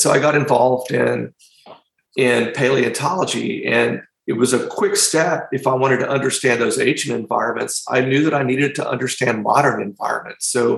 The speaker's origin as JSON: {"language": "English", "town": "Houston", "region": "Texas", "country": "United States", "tie": "born or raised there", "said": "I grew up in Texas. Geology is a big deal. I grew up in Houston. It was all about the oil industry."}